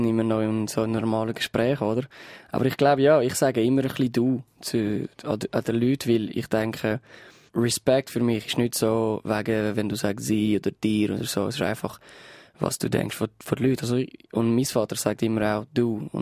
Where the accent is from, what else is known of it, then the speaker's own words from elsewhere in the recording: Lausanne, Vaud, Switzerland; German is a second language; Ja, weil wir sind in Lausanne aufgewachsen